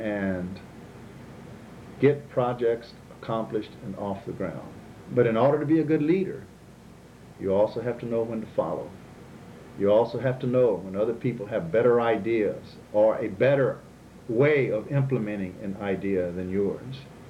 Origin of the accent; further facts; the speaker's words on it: Houston, Texas, United States; Well, this is my hometown. I've never really wanted to go anywhere else. You know, I was born here. I come from a large family.